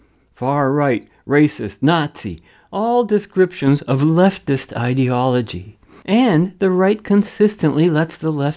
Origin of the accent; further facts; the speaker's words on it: Canada; for me as a Canadian